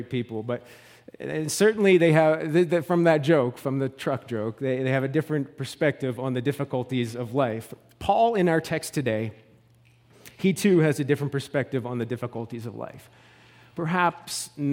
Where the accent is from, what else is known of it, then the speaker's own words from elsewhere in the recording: Nova Scotia, Canada; accent: East Coast; also born or lived in New Brunswick; In fact, many people call me a Newfie, even though I grew up in Nova Scotia, lived in New Brunswick